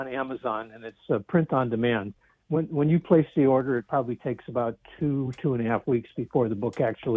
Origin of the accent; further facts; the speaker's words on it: St. Cloud, Minnesota, United States; St. Cloud, Minnesota.